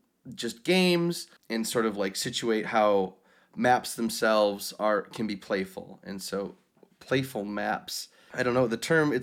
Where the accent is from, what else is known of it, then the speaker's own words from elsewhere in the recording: Wisconsin, United States; I grew up in Wisconsin. I'm from like northern Wisconsin, very rural. A town of about 1,000 to 2,000 people